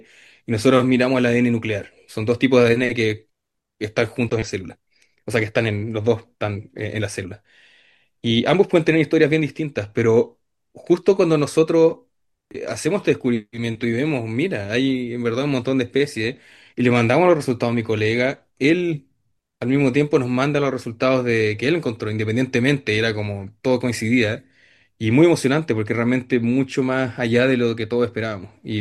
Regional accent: Chile; born there; la conexión entre mi tierra natal y este grupo de geckos

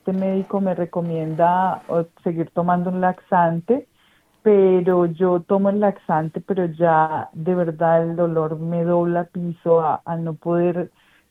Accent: Colombia; now in Australia; Yo soy colombiana.

